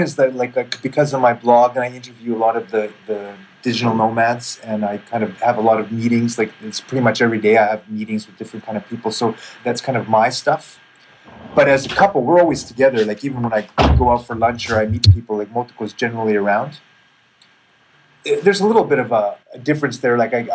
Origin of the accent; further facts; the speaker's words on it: Canada; my wife is Japanese and I'm Canadian, so we come from different cultural backgrounds and language was a barrier.